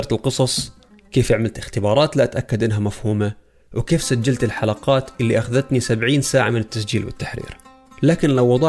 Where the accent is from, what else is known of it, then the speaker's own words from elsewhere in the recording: Abu Dhabi, United Arab Emirates; أنا فلسطيني، عمري 29 سنة، مولد الإمارات في أبوظبي، وعشت حياتي تقريبا كلياتها هناك